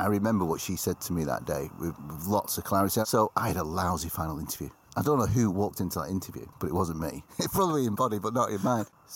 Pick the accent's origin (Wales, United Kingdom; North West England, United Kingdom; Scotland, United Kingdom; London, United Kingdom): North West England, United Kingdom; Leyland; also born or lived in South Ribble / Farrington; We grew up mainly around the Leyland, South Ribble, Farrington sort of area, so proper Lancashire working class upbringing, really.